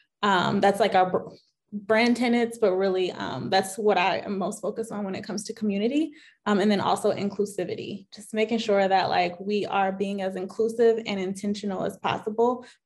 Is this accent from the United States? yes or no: yes; Midwest, United States; I'm a Midwesterner, and I'm the community marketing manager at Carta.